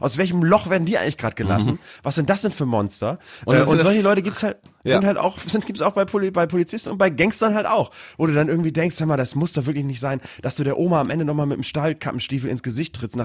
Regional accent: Bremen, Germany; Ich komme aus Bremen-Nord

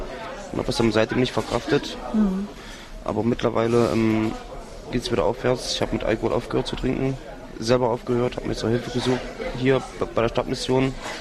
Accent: Mühlhausen, Thuringia, Germany; born there; Bin geboren in Mühlhausen in Thüringen.

